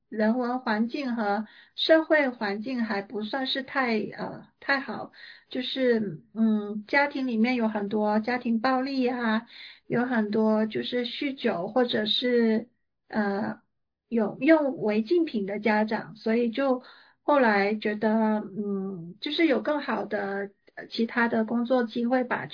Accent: Shenzhen, Guangdong, China; now in Kent, United States; 我是深圳出生长大的，那我2007年来西雅图，然后就一直住在西雅图，那住过很多地方，但是现在我住在 Kent。

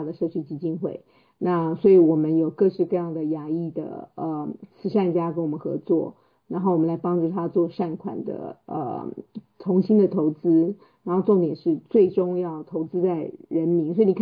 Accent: Taiwan; now in United States; 那我从台湾来，所以我自己在台湾念书的时候

